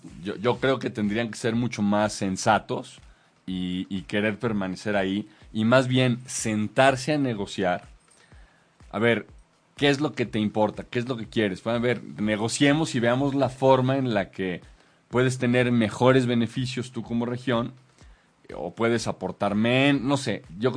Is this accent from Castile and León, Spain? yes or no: no; Catalonia, Spain; now in Mexico; y te lo dice un catalán, yo soy catalán